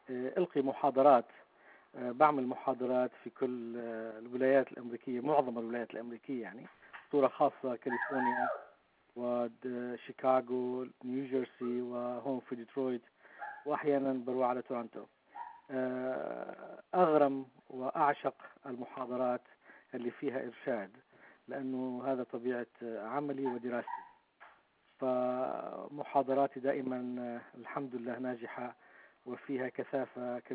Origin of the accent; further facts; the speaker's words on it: Lebanon; now in Michigan, United States; لبناني متزوج، عندي 3 أولاد، ساكن في ميشيغان